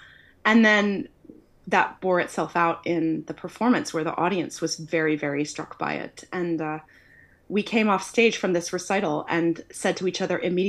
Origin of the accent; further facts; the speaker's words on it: United States; now in Netherlands; I'm a soprano. I'm American, have been living in the Netherlands for quite some time now.